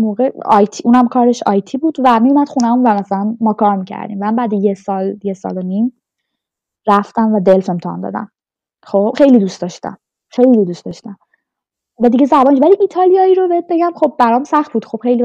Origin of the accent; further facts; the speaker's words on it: Iran; moved away; بعد مثلا میگم ایران،